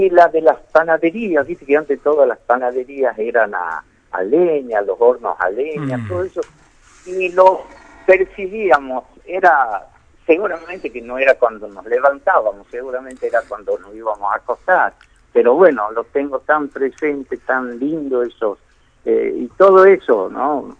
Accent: Tinogasta, Catamarca, Argentina; now in Caleta Olivia, Argentina; así como yo quiero y añoro mi tierra, mi Catamarca, mi Tinogasta, a ellos les enseñé siempre que quieran su tierra

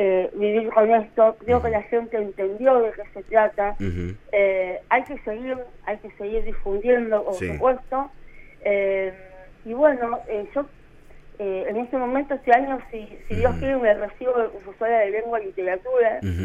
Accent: San Justo, Santa Fe, Argentina; now in Santa Fe, Argentina; yo cumplí 40 años, y yo nací hace 40 años en San Justo, a 100 kilómetros de acá. Bueno, vine a vivir a Santa Fe, pero bueno, viví mis primeros años allá.

